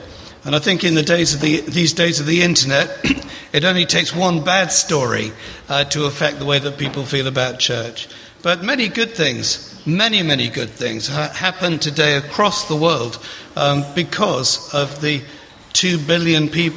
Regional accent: East Midlands, United Kingdom; moved away as an adult; now in London, United Kingdom; I was brought up on a farm in Lincolnshire with my lovely sister, who is over there, the beautiful one. And I've lived in London since I was 19.

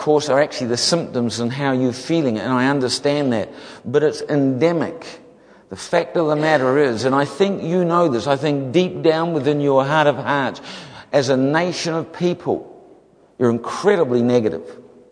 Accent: New Zealand; I'm a Kiwi and we kind of, you know, black's black and white's white. We kind of say it how it is. It's a thing about New Zealanders.

